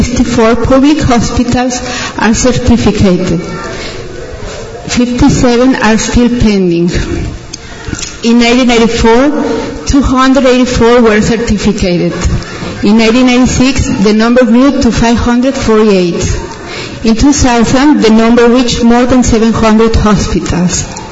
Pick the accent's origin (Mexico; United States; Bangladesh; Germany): Mexico; from Mexico. I've been a leader for La Leche League since 1992.